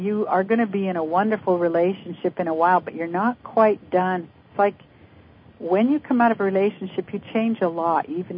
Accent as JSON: {"language": "English", "town": "Vancouver", "region": "British Columbia", "country": "Canada", "said": "Well, I used to be from Vancouver."}